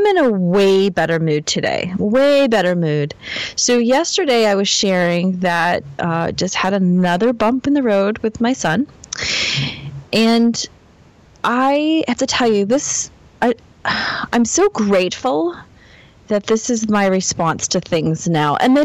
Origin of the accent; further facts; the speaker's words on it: New England, United States; Well, you know, like I'm from New England, so it's Fisher.